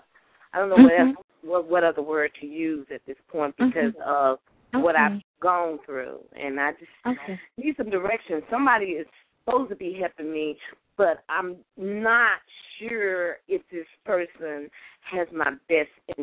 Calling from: Tennessee, United States; I'm calling from Tennessee.

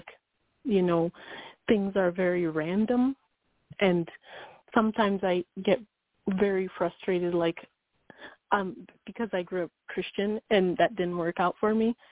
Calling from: Wyoming, United States

